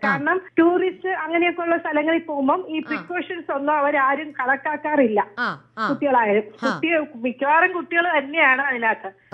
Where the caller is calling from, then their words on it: Pattam, Kerala, India; ഞാൻ പട്ടത്തുനിന്ന്.